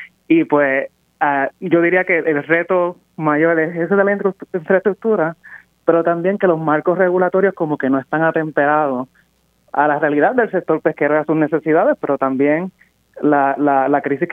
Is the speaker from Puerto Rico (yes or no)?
yes; Juana Díaz, Puerto Rico; now in Vermont, United States; yo soy de Juana Díaz, criado allí en Casa Abuela, frente al monte. Teníamos una finca de ganado y al otro lado del río. Y ahora pues estoy casi doctor en Vermont